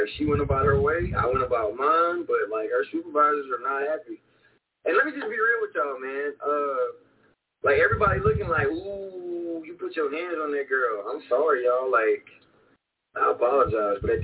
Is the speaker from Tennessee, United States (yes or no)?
no; Lecompte, Louisiana, United States; So, I'm from LeCount. I went to Tioga High School. I graduated from Tioga.